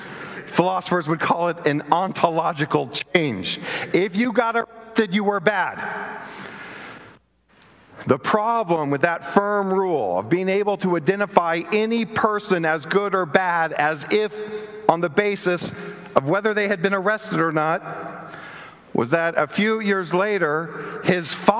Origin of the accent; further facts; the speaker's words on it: Arkansas, United States; now in Virginia, United States; born and raised in Arkansas, there's two of them, current resident of Virginia, there's the other two.